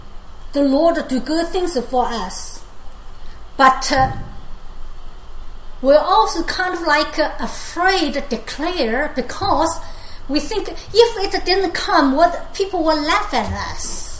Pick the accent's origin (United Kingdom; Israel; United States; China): China; English is a second language; You know, I come from China, and grew up in the communist.